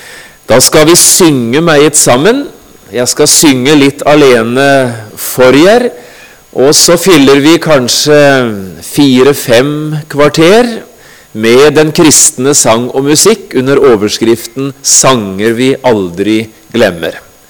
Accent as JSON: {"language": "Norwegian", "town": "Notodden", "region": "Telemark", "country": "Norway", "tie": "born or raised there", "said": "min hjemby på Notodden."}